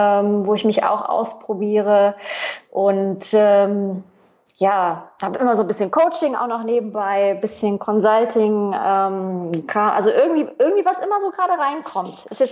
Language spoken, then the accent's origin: German; Germany; also born or lived in France; DDR-Kind, ich bin in der DDR aufgewachsen, Wende, dann Jugend in der BRD dann, also im gemeinsamen Deutschland.